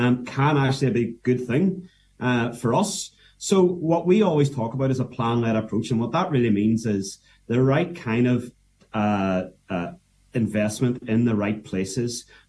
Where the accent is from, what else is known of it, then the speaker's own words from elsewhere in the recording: Derry, Northern Ireland, United Kingdom; I'm from Derry myself, so I've used the airport many times myself over Christmases spent away, so I'm very familiar with it.